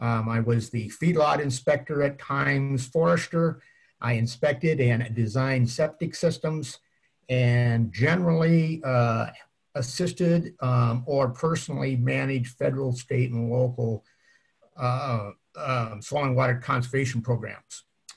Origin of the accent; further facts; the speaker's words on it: Minnesota, United States; For those of you that don't know where I'm from Renville County, which is about 85 miles west of the cities on Highway 212.